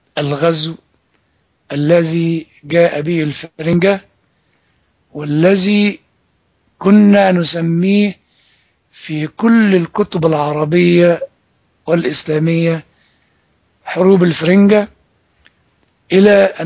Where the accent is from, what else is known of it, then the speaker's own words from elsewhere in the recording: Egypt; أتكلم معكم بكل محبة وبكل صدق كمصري وكمسيحي.